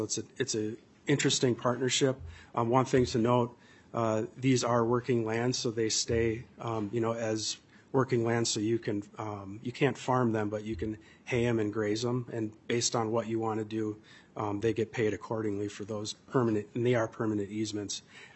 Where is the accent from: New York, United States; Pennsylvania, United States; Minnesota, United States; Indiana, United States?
Minnesota, United States; Chanhassen; I'm from Chanhassen, so I've seen the property